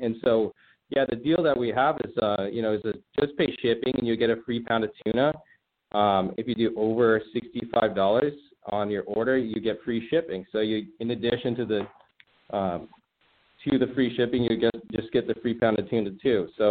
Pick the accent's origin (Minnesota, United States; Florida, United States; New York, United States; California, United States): California, United States; Redondo Beach; Born and raised in the South Bay, born in Hawthorne and grew up in Redondo Beach in the Hollywood Riviera. So, a lot of family around here